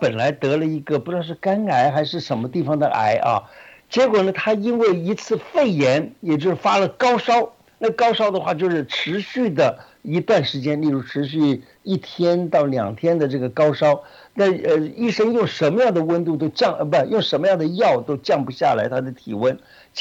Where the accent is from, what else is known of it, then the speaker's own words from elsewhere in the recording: China; 你看我们中国人吃的这个食物里头本来都有姜